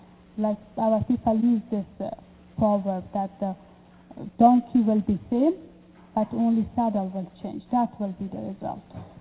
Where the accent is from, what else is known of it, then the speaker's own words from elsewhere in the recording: Afghanistan; I come from Afghanistan